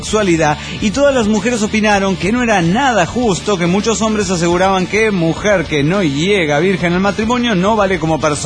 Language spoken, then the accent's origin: Spanish; Oaxaca, Mexico; en Oaxaca, de donde soy originario.